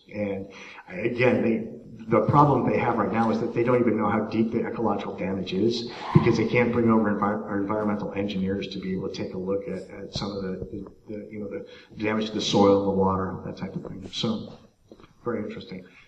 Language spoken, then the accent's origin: English; Colorado, United States; So I come from Northern Colorado